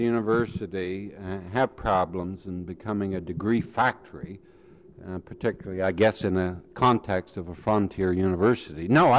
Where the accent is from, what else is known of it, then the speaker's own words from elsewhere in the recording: Canada; And as a Canadian, I would accept that.